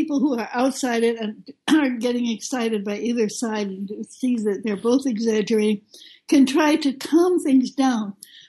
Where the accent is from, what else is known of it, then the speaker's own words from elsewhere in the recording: United States; So, of course, as an American, I have to look at the responsibility of my own country